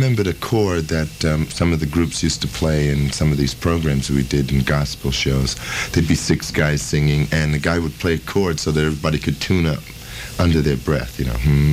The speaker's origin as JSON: {"language": "English", "town": "Brooklyn", "region": "New York", "country": "United States", "said": "I was basically coming from Brooklyn, having sung all through the 1950s with all the doo-wop guys on the corner, and staying alive, you know. I came to Greenwich Village"}